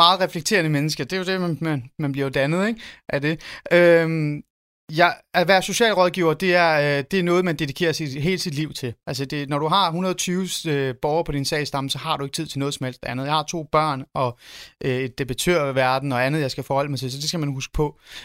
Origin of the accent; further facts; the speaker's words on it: Ålsgård, Capital Region of Denmark, Denmark; der voksede op i Ålsgård. Når folk spurgte mig, hvor jeg kom fra, så sagde jeg, at jeg kommer fra Ålsgård.